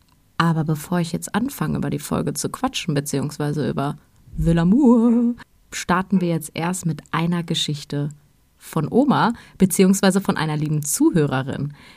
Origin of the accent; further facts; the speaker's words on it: Geisenheim, Hesse, Germany; Meine Eltern hatten damals ein Mehrfamilienhaus in Geisenheim in Rheingau, wo ich aufgewachsen bin, in dem wir auch selbst gewohnt haben.